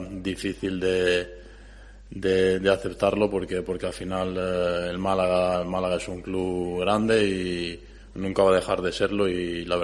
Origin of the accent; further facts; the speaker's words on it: Belgrade, Serbia; Spanish is a second language; now in Spain; estaba en Belgrado, en mi país, en Serbia, estaba entrenando allí dos veces al día